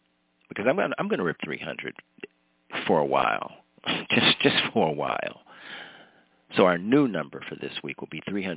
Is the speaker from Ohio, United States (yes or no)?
yes; Cleveland, Ohio, United States; You know, he's from Cleveland, my hometown.